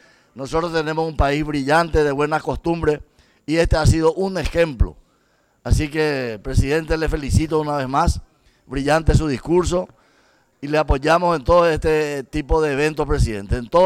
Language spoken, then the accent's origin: Spanish; Villa del Rosario, San Pedro, Paraguay; Yo soy oriundo también de Villa del Rosario, Puerto Rosario